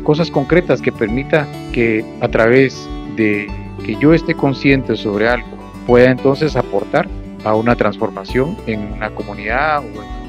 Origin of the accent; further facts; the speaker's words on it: Guatemala; Nos cuesta mucho como guatemaltecos rescatar o valorar lo que ya se hizo anteriormente